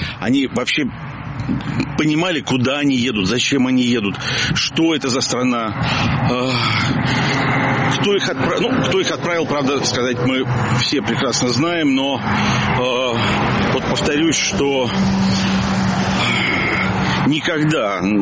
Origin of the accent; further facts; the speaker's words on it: Russia; moved away; когда я эмигрировал из России в 2014 году